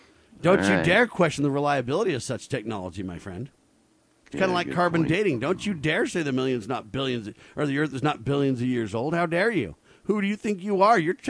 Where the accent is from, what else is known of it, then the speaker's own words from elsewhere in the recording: California, United States; I grew up in California, so when I was a little kid, I remember earthquakes